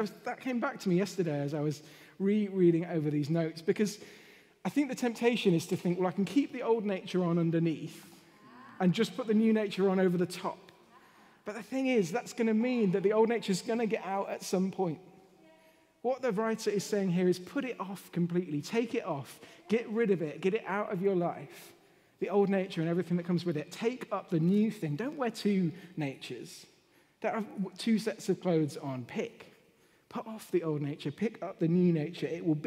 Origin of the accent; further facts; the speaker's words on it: England, United Kingdom; I'm English, and like Wales for a holiday, but don't really support them in terms of sport.